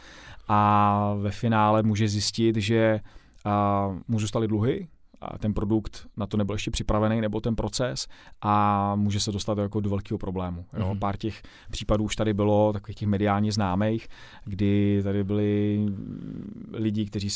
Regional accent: Pardubice, Pardubice Region, Czechia; Tím, že to stavím v Pardubicích, v mém rodném městě, kde funguju, podnikám, žiju, kde moje děti chodí do školy.

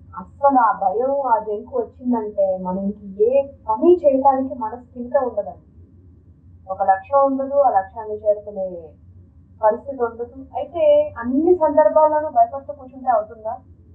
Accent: Bengaluru, Karnataka, India; First time మా ఊరు బెంగళూరులో వెళ్ళడం అనేది చాలా భయంగా ఉంది.

